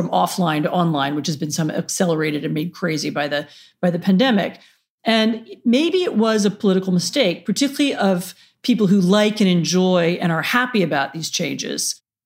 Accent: Washington, District of Columbia, United States; I grew up in Washington, D.C., and the city that I remember from my childhood, which was very small and sleepy

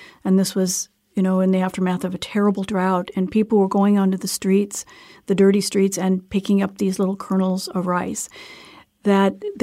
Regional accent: United States; especially as an American going to a place where a country with which we fought a war

